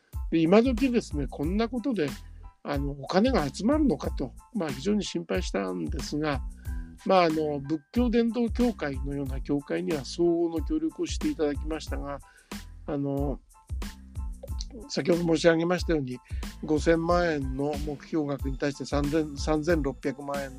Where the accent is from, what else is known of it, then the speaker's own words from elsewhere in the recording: Nagano, Japan; born there; also born or lived in New Delhi, India; 私自身実はあの長野の生まれなんですが、長野県の生まれなんですが、あのしかもそのニューデリーに数年住んでいたわけですが